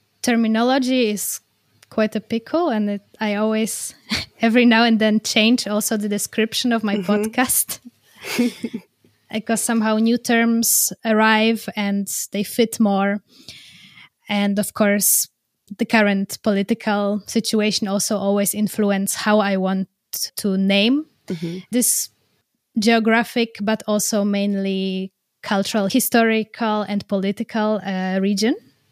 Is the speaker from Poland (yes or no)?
yes; Warsaw, Masovian Voivodeship, Poland; now in Berlin, Germany; I'm originally from Warsaw, but currently since 3 years based in Berlin.